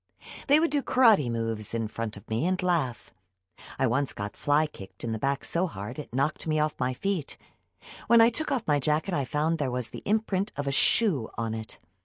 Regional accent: Colne, North West England, United Kingdom; also born or lived in Burnley; I was born in Burnley General Hospital in 1981 and grew up in Colne, a fairly remote and typically northern English town, where my parents owned and ran the local Chinese takeaway. They were both originally from Hong Kong and moved to the UK in the 1970s.

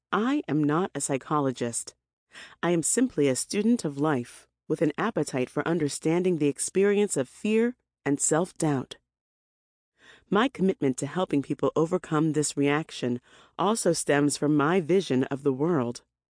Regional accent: New York City, New York, United States; also born or lived in Lagos, Nigeria / Augusta, Georgia / Atlanta, Georgia; now in Houston, United States; I was born in Lagos, Nigeria, and immigrated to the United States at age 4. I grew up in New York City and Augusta, Georgia, in a two-parent, middle-income household.

